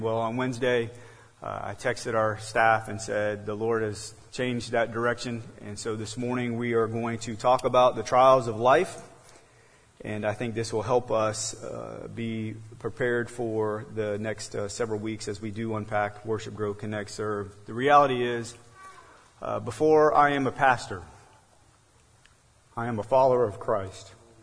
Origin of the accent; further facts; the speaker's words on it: United States; Yes, as an American, I am frustrated at the political divisiveness in our country.